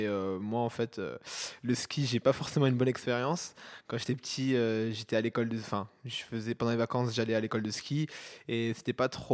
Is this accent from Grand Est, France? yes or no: yes; Saint-Dié-des-Vosges, Grand Est, France; also born or lived in Épinal / Nancy; je suis originaire de la Lorraine, plus précisément des Vosges, de Saint-Dié-des-Vosges.